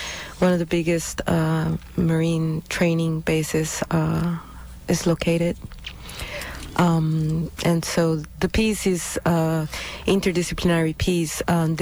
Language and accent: English; Costa Rica; I'm from Costa Rica, and I, during the late 70s, early 80s, I was there during the invasions